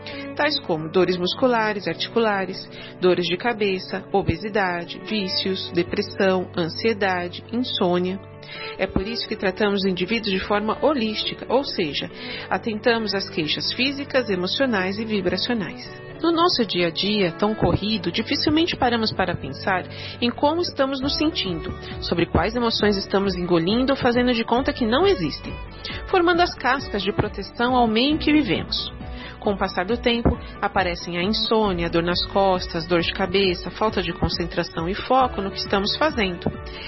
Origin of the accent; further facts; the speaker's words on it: Brazil; Sou brasileira e moro na cidade de São Paulo.